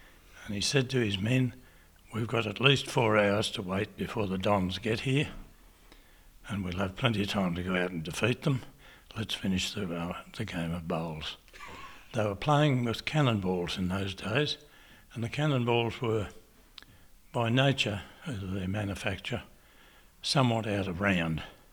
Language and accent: English; Bombala, New South Wales, Australia; born there; I was born in Bombala, but I was born … they're an old name here in Bega. And my mother was a Parbury, another old name here in Bega.